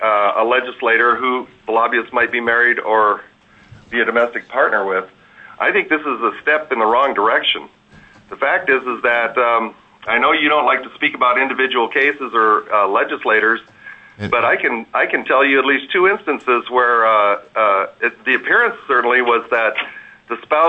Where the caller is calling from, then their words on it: Anchorage, Alaska, United States; I'm testifying from Anchorage.